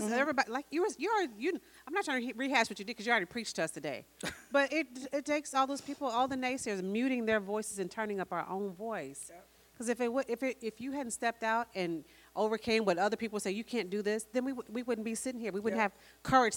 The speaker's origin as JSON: {"language": "English", "town": "Tulsa", "region": "Oklahoma", "country": "United States", "said": "I'm from Tulsa, Oklahoma, and never was taught about Black Wall Street, and Black Wall Street was 2 miles from my home."}